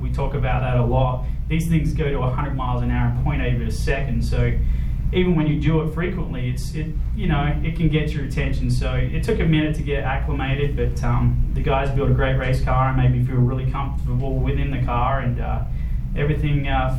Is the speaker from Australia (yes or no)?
yes; Australia; Growing up in Australia, you know, I knew of this race and this racetrack.